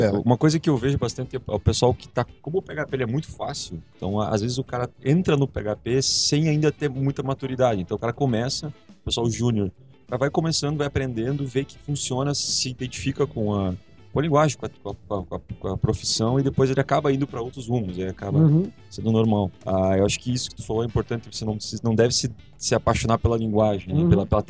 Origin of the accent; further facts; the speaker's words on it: Santa Catarina, Brazil; sou de Santa Catarina